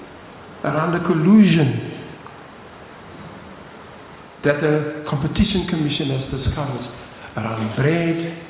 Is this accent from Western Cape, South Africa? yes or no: yes; Western Cape, South Africa; I come from Bontville in the Cape, a child of Bontville